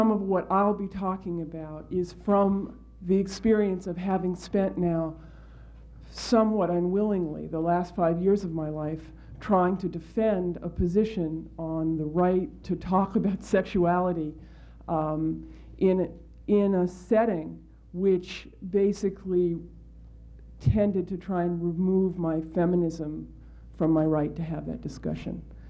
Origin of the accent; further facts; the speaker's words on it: New York City, New York, United States; I'm from New York City